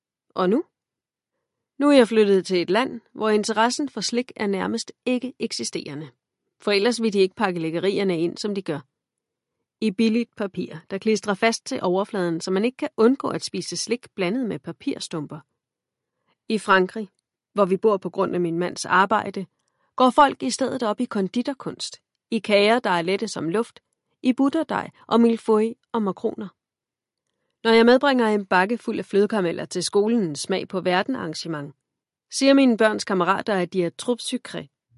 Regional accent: Scotland, United Kingdom; Ja, jeg er vokset op i Skotland.

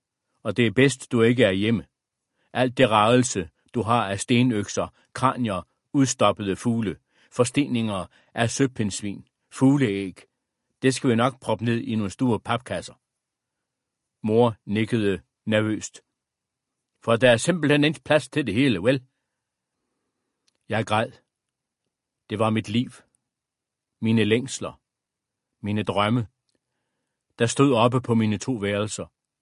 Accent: Brovst, North Denmark Region, Denmark; Alle mine barndomsdage havde siden udspillet sig i dette solide guldstenshus, der var blandt de ældste i Brovst stationsby

